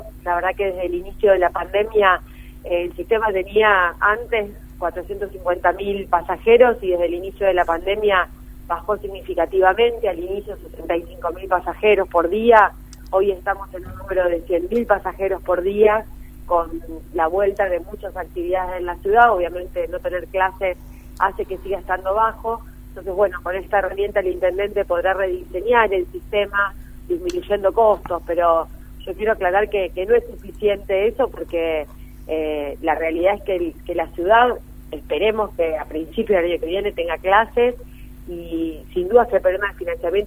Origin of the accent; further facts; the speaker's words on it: Rosario, Santa Fe, Argentina; Y creo que como rosarinos, la verdad que hay números